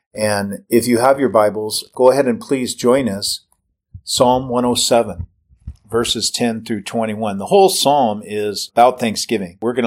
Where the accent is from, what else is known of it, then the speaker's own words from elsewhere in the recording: Seattle, Washington, United States; It's actually an excerpt from a radio show I had been on in Seattle, Washington, my hometown